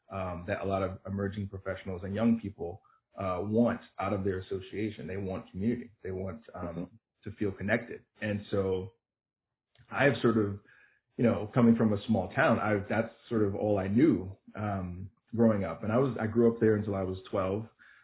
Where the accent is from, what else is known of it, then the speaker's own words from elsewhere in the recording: Hertford, North Carolina, United States; born there; So I was born in a really, really tiny town called Hertford, North Carolina.